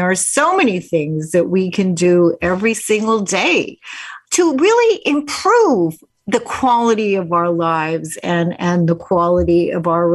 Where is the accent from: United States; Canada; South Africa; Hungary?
Canada; Winnipeg, Manitoba; When I was growing up in Winnipeg